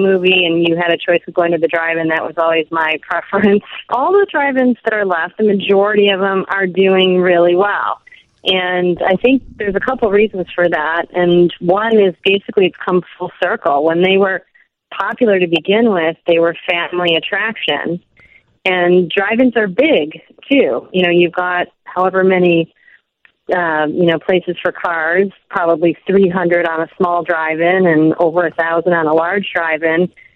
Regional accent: Illinois, United States; now in Los Angeles, United States; I live in Los Angeles now, and I grew up near Chicago.

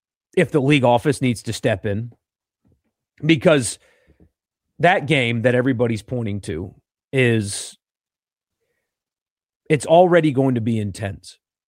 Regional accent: South Carolina, United States; now in Mississippi, United States; I am not from Mississippi. You guys know that. I got the flag on my wall back there. I'm from South Carolina. I moved to Mississippi 16 years ago.

